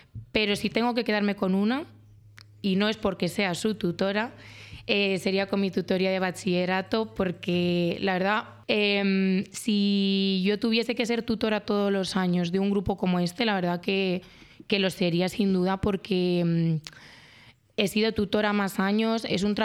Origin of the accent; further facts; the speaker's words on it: Torrelavega, Cantabria, Spain; mi ciudad natal, que es Torrelavega, no tiene mucho interés